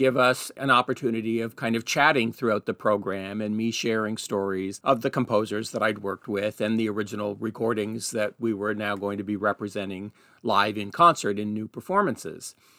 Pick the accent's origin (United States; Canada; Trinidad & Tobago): Canada; For myself, an 11, 12, 13-year-old growing up in Canada